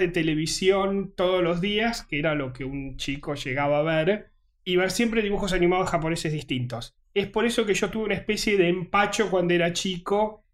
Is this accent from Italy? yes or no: yes; Italy; yo crecí en Italia.